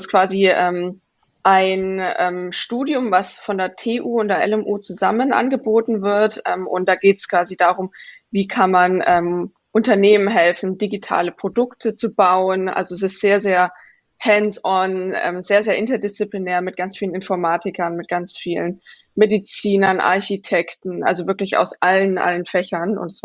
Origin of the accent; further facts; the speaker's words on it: Saxony, Germany; Also ich bin im Vogtland in Sachsen aufgewachsen.